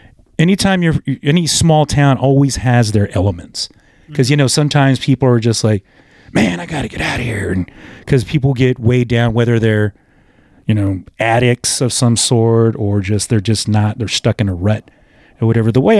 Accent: Woodland, California, United States; now in Sacramento, United States; and I'm a Sacramentan, but no, deep down, I mean, Woodland is my hometown.

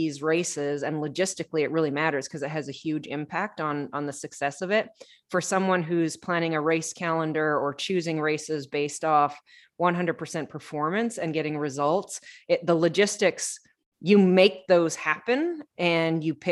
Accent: Canada; also born or lived in Australia; I'm Canadian and I always wanted to do well at Ironman Canada. And at the time I spent a lot of time living in Australia.

